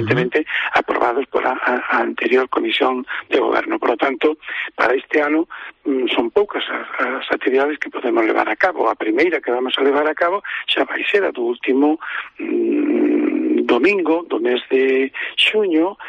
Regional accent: Trasalba, Galicia, Spain; porque primeiro eu son de Trasalva, non? E por lo tanto sei e coñezo tamén cales son os sentimentos da xente de Trasalva, do Concello de Amoiro.

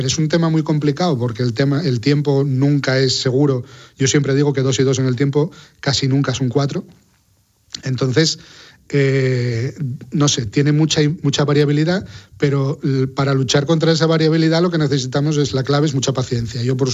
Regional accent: Asturias, Spain; yo creo que quedé muy traumatizado aquí de pequeño porque en Asturias el que vivió el tiempo hace 40 años sabía que los veranos eran de catiuscas y de chubasquero

